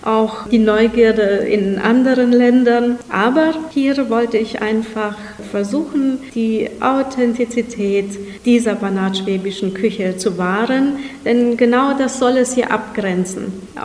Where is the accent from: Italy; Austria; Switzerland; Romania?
Romania; Otzedorf, Timiș County; ich habe versucht, die authentischen Rezepte meiner Heimatgemeinde Otzedorf darin zu sammeln